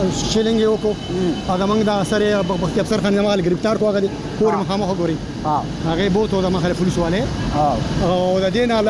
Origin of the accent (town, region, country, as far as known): Buner, Khyber Pakhtunkhwa, Pakistan